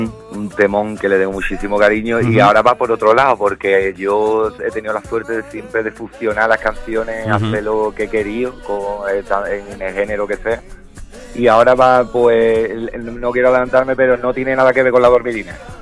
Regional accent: Andalusia, Spain; la verdad que muy orgulloso también como andaluz, ¿no?

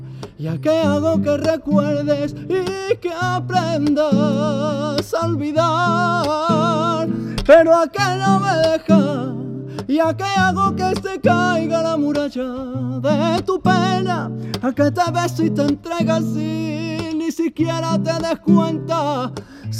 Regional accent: Mairena del Alcor, Andalusia, Spain; Es verdad que vengo de Mairena del Alcor, ¿no? De una tierra donde el cante es hondo, el flamenco se respira, ¿no?

